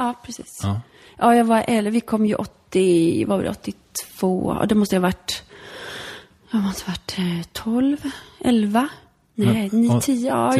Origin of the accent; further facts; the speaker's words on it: Poland; Alltså min barndom i Polen var ju enligt mig då, ur ett barns perspektiv, så var det ju väldigt lyckligt.